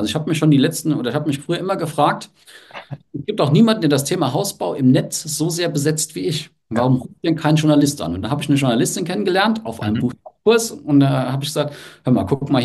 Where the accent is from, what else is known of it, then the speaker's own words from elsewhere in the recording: Rhineland-Palatinate, Germany; Also ich bin im Westerwald groß geworden